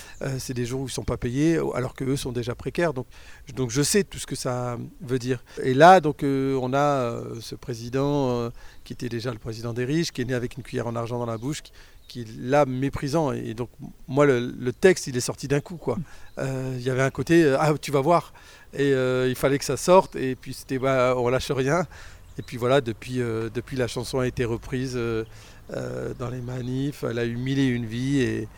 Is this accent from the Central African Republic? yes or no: no; Roubaix, Hauts-de-France, France; je suis de Roubaix, c'est la ville ouvrière, donc j'avais une grande partie de ma famille qui était ouvrier dans le textile